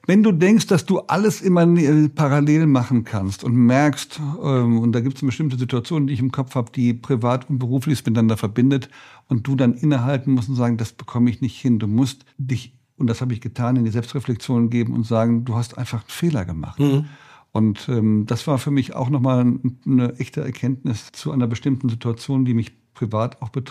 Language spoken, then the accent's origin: German; Bonn, North Rhine-Westphalia, Germany; meiner Heimatstadt Bonn